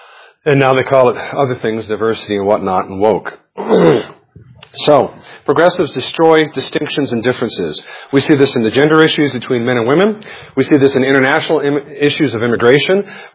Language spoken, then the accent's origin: English; Nevada, United States; Yeah, I've seen them in Nevada when I grew up in Nevada.